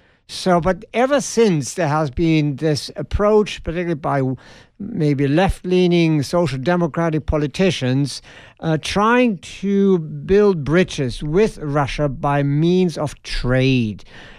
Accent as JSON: {"language": "English", "country": "Germany", "tie": "born or raised there", "said": "so-called Fulda Gap, where the Third World War was supposed to start. It's about 30 miles away from my hometown."}